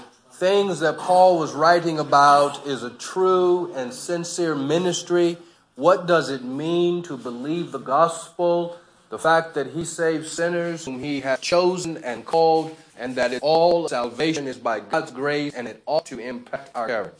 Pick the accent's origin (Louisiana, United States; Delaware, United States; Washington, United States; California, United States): California, United States; I'm an American from California, but I'm your brother in Christ.